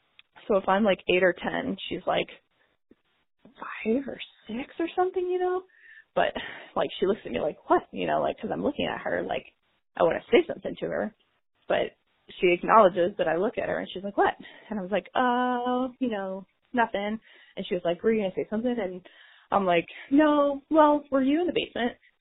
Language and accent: English; St. Louis, Missouri, United States